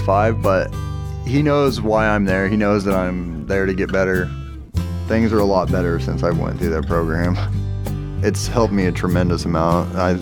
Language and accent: English; Nebraska, United States; Horizons was in Hastings, Nebraska, which was closer to my hometown